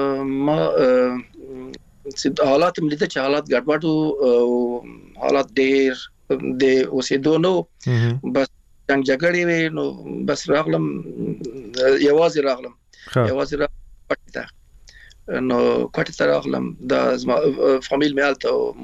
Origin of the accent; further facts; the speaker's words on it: Afghanistan; now in Iran; موږ د افغانستان راغلی یو، نو ایران راغلی مو